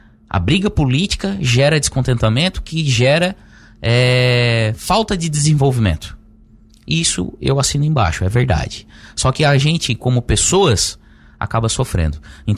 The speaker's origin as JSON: {"language": "Portuguese", "town": "Lauro Muller", "region": "Santa Catarina", "country": "Brazil", "tie": "born or raised there", "said": "eu sou de Lauro Miller, eu nasci aqui, então eu cresci aqui, tive que sair para estudar, mas eu moro aqui, eu tenho a minha família aqui"}